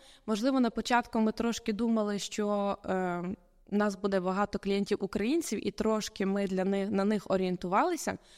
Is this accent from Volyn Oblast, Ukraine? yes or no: yes; Lutsk, Volyn Oblast, Ukraine; у нашому місті Луцьк, тому що ми самі з Луцька.